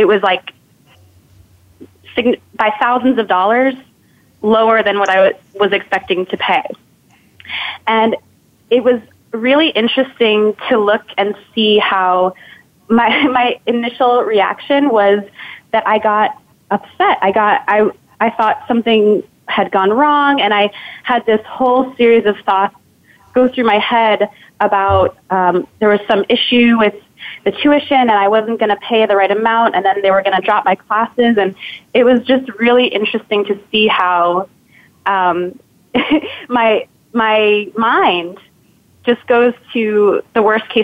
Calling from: Manhattan, New York, United States; Hi, I'm calling in from my apartment in Manhattan.

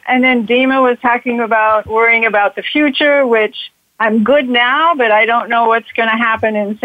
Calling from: St. Paul, Minnesota, United States; from St. Paul, Minnesota.

